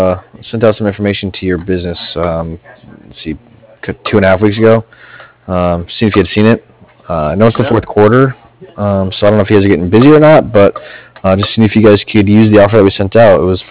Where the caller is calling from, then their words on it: Cardiff, Wales, United Kingdom; Cardiff. It's C-A-R-D-I-F-F